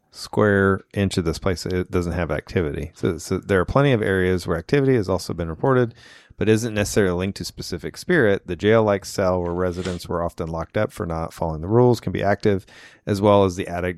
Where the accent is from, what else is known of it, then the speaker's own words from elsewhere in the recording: Indiana, United States; I'm from Indiana, so I probably can't be.